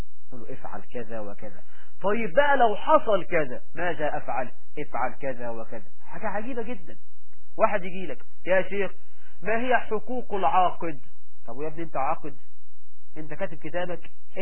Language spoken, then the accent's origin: Arabic; Egypt; وإحنا عندنا في مصر